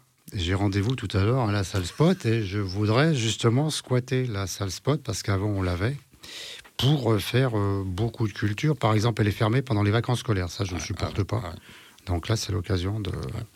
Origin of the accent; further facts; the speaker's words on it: Lyon, Auvergne-Rhône-Alpes, France; born there; mes parents sont d'origine berbère, moi je suis né à Lyon